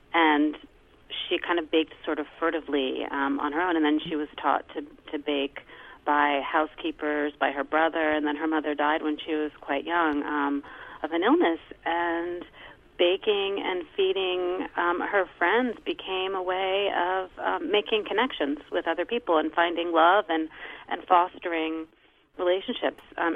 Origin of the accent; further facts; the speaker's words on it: East Coast, United States; But I grew up on the East Coast with, you know, frozen orange juice.